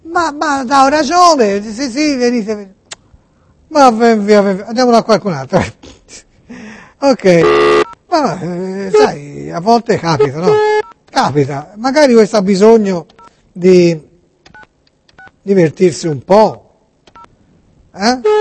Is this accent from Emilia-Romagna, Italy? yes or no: no; Tuscany, Italy; now in Campania, Italy; Noi siamo toscani.